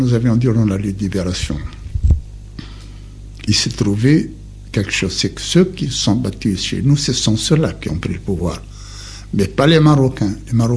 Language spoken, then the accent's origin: French; Algeria; Je suis d'origine marocaine, mais moi je suis algérien. Hein. Oui. Je suis fier d'avoir un père et une mère qui sont marocains.